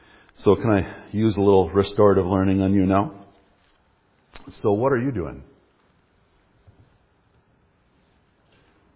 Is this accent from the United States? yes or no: yes; Duluth, Minnesota, United States; Well, you can see … I'm, as Brian said, I'm from Duluth.